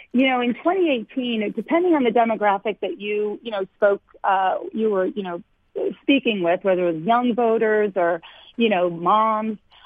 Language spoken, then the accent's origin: English; Lowell, Massachusetts, United States; I grew up in Lowell in a working-class family, but, I started my own business.